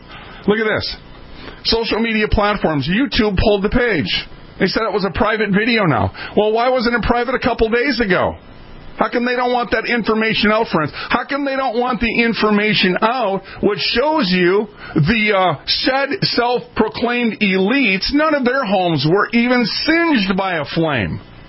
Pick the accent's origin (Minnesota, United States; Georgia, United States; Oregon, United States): Minnesota, United States; For those that didn't know, I'm from Minnesota.